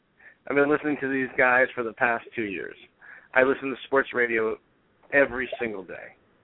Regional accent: Norwalk, Connecticut, United States; I'm from Norwalk.

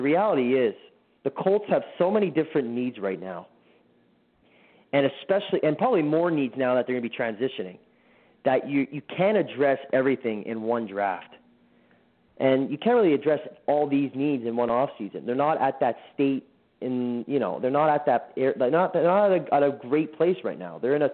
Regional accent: Canada; I'm the Canadian here.

